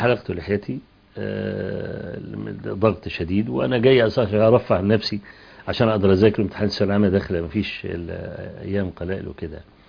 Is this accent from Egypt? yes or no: yes; Egypt; ان انا من مصر